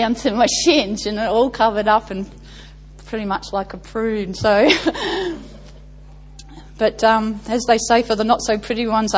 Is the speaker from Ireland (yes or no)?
no; Australia; and I was ostracized because I'm Australian, they're New Zealand, they didn't want me in their family.